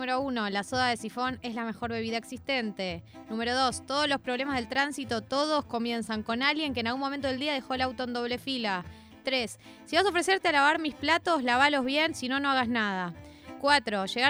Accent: Argentina; Basta de creer que nos merecemos ganar copas de fútbol porque somos Argentina.

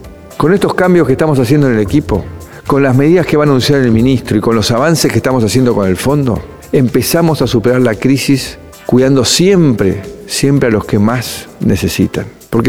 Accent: Argentina; También otras dudas las generamos como argentinos

